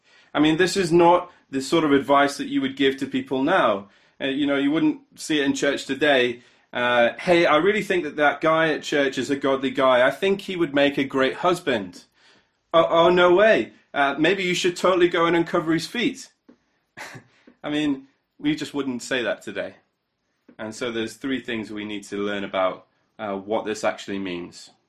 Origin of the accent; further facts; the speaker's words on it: Newcastle upon Tyne, North East England, United Kingdom; As most of you know, I grew up in Newcastle.